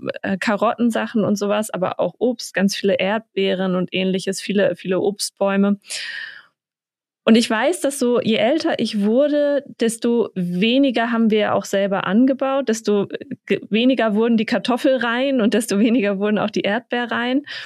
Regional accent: Schleswig-Holstein, Germany; Ich bin auf dem Dorf aufgewachsen in Schleswig-Holstein und wir hatten früher eben einen großen Garten

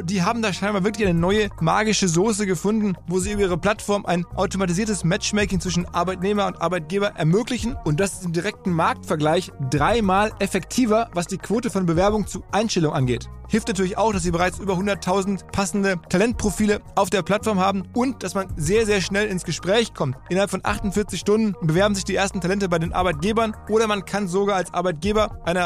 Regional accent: Essen, North Rhine-Westphalia, Germany; also born or lived in Hamburg; Ich bin aus Essen und aus Hamburg.

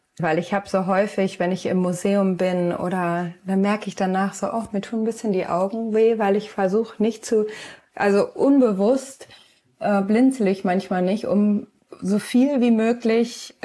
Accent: Schleswig-Holstein, Germany; Ich bin in Schleswig-Holstein zur Schule gegangen

